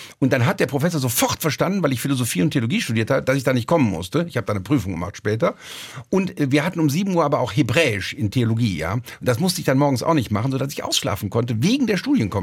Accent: Rhineland, Germany; bei uns im Rheinland ist der ganze Humor eine katholische Erfindung.

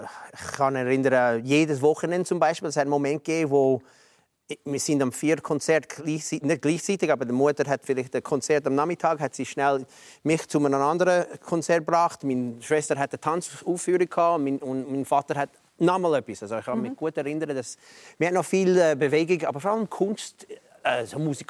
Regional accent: New York, United States; German is a second language; Ich bin aufgewachsen in New York. New York ist eine grosse Stadt mit vielen Leuten.

